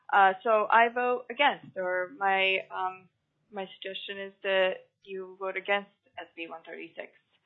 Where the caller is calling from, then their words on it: Anchorage, Alaska, United States; I'm calling from Anchorage on behalf of myself.